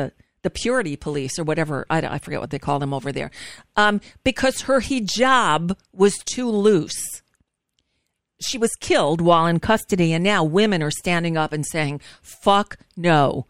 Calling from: United States; I'm calling from the United States.

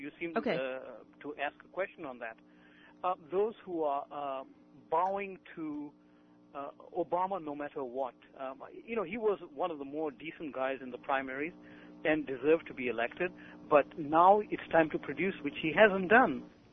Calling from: Madison, Wisconsin, United States; I'm calling from Madison, Wisconsin.

